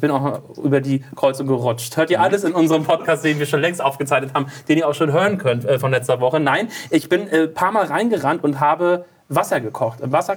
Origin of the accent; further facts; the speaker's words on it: Berlin, Germany; wir kommen aus Berlin, wir zeichnen hier in Berlin auf.